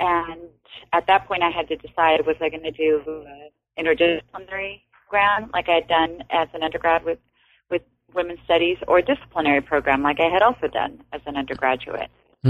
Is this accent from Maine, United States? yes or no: no; Los Angeles, California, United States; growing up in Echo Park really had a large impact on me in terms of thinking about race relationally. It was a multi-ethnic, multi-racial area. There were Mexican immigrant families like my own.